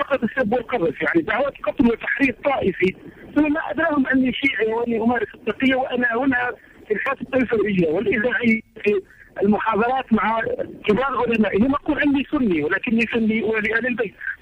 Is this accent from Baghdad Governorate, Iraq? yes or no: yes; Baghdad, Baghdad Governorate, Iraq; now in Tunisia; وأنا طبعا من بغداد فبغداد فيها الكثير من الجمال